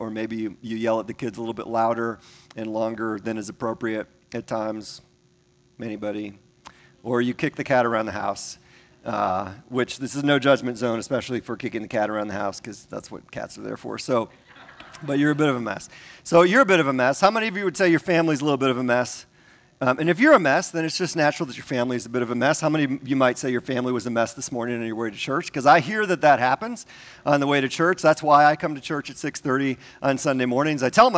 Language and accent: English; Milwaukee, Wisconsin, United States; because I'm from Milwaukee. And so it was a tough week to stay focused because I grew up in the 70s and 80s when the Packers were awful.